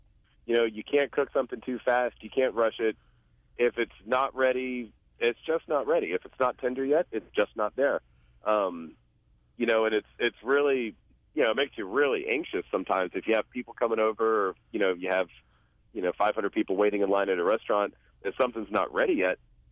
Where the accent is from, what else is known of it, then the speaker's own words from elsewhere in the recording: Texas, United States; I think it's because I'm a Texan.